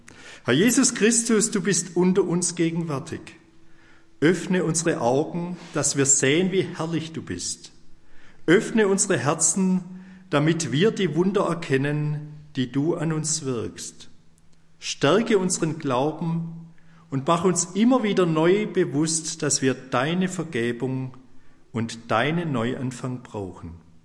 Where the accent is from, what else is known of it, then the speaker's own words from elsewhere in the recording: Hallwangen, Baden-Württemberg, Germany; ich komme aus Hallwangen